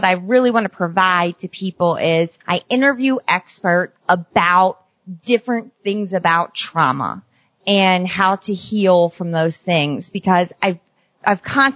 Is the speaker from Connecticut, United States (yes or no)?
no; Maryland, United States; accent: Maryland; nobody wants to listen to my Maryland accent.